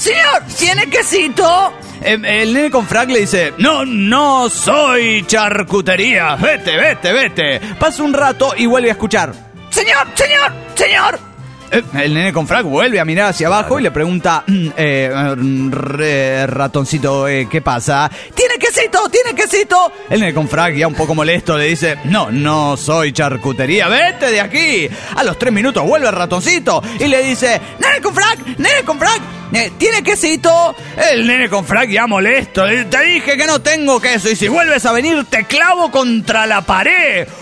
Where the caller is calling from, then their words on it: Valencia, Carabobo, Venezuela; de Valencia, Venezuela.